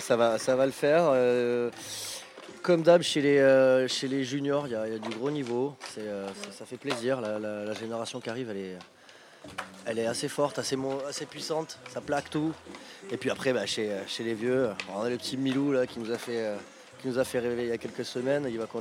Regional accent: Agen, Nouvelle-Aquitaine, France; Moi je suis d'Agen à la base, la campagne, le Lot-et-Garonne, alors il n'y a pas trop de skatepark.

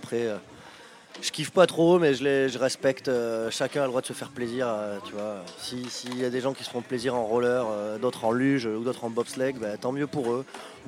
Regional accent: Agen, Nouvelle-Aquitaine, France; Moi je suis d'Agen à la base, la campagne, le Lot-et-Garonne, alors il n'y a pas trop de skatepark.

